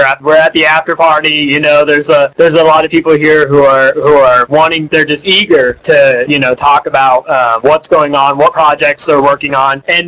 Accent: Missouri, United States; I came from Missouri side originally

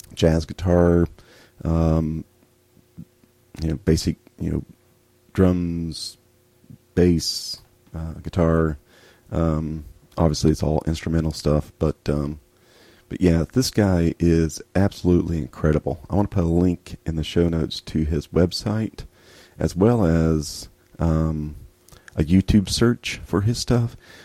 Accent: United States; I'm American

